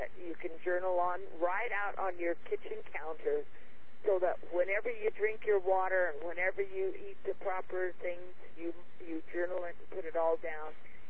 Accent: Phoenix, Arizona, United States; see, I'm from Phoenix, Arizona

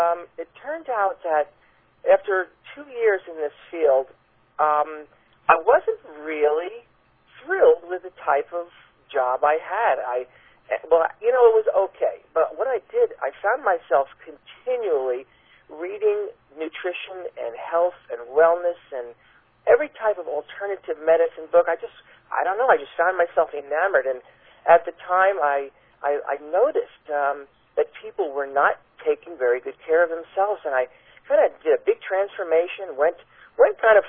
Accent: East Coast, United States; But I grew up on the East Coast, and my primary strength throughout school was mathematics and science.

